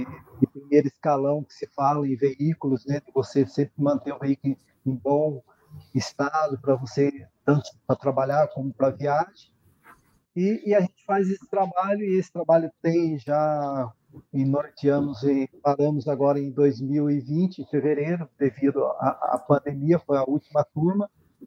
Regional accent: Taubaté, São Paulo, Brazil; Bom, sou aqui do estado de São Paulo, mais precisamente da cidade de Taubaté, da região metropolitana do Vale Paraíba.

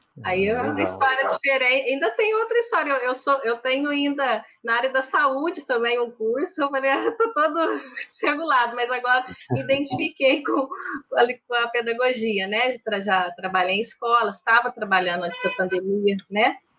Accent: Pouso Alegre, Minas Gerais, Brazil; Eu sou de Minas. Pouso Alegre, né? Sou de Minas Gerais. Mineira aí.

